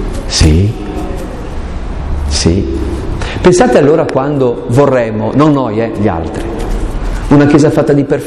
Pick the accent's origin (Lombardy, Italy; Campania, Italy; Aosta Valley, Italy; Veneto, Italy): Aosta Valley, Italy; io sono valdostano, quindi vengo dai confini dell'impero, e noi abbiamo una lunga tradizione autonomista